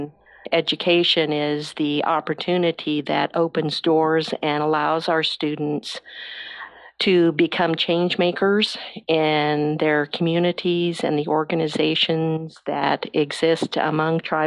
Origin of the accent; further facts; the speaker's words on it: Topeka, Kansas, United States; but I grew up in Topeka, so that, you know, it's the capital of Kansas. It's obviously not a huge city